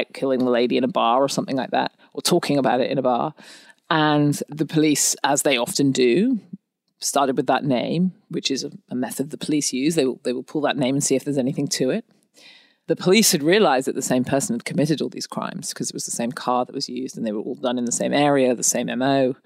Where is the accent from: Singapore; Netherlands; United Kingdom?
United Kingdom; England; now in New Orleans, United States; When I say at home, obviously, I'm from England.